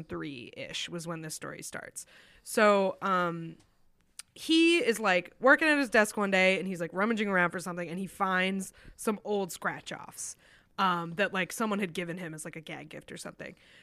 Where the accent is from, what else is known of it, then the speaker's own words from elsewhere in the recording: New Hampshire, United States; And then in 1964, my home state of New Hampshire became the first state